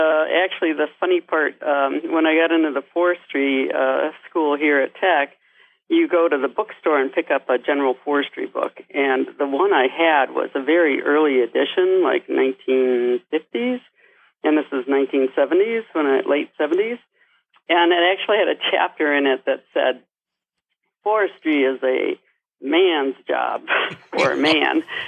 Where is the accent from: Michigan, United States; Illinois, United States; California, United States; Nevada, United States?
Michigan, United States; Houghton; Yes, I grew up in the Upper Peninsula in Houghton, Michigan